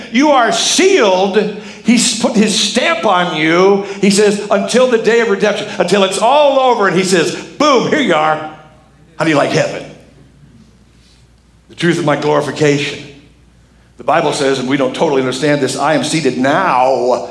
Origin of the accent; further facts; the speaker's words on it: United States; And by the way, I'm an American, so I'm automatically in the top 1% of the world.